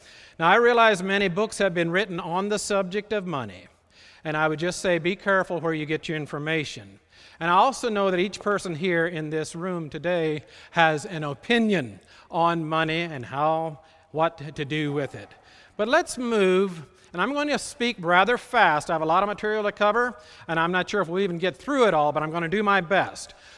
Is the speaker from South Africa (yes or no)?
no; Kentucky, United States; accent: Southern; And I'm from the South. I grew up in Southern Kentucky, and I can slide into that brogue pretty quick.